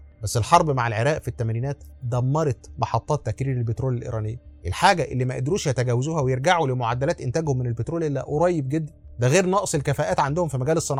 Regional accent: Egypt; زي ما عندنا في مصر محدش يعرف

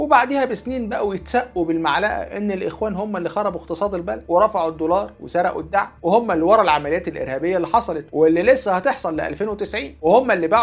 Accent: Egypt; إحنا بقى لمؤاخذة كمصريين أسدد كتاب التاريخ من أول وجديد

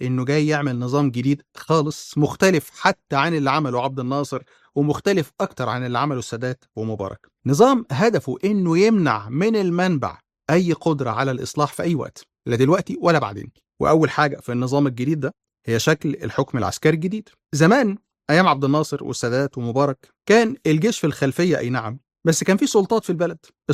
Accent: Egypt; وإزاي صدرت الحاضر والمستقبل من إيدينا كمصريين

